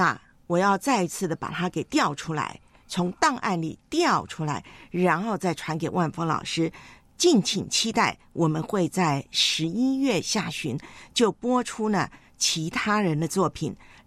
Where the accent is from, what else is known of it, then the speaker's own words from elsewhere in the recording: Taiwan; now in Hong Kong; 就是要穿过我的老家台湾